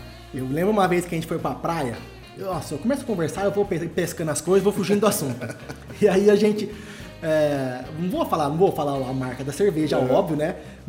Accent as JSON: {"language": "Portuguese", "town": "Araraquara", "region": "São Paulo", "country": "Brazil", "tie": "born or raised there", "lives_now": "Poços de Caldas, Brazil", "said": "eu sou natural de Araraquara."}